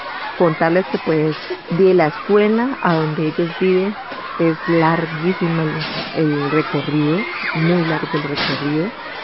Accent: Toribío, Cauca, Colombia; soy del resguardo de San Francisco, municipio de Toribío.

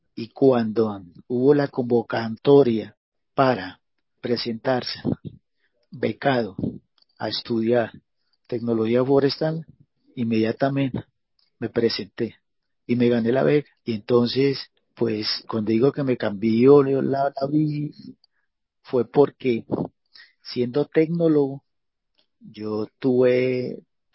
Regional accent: Huila, Colombia; Vea, yo soy huilense.

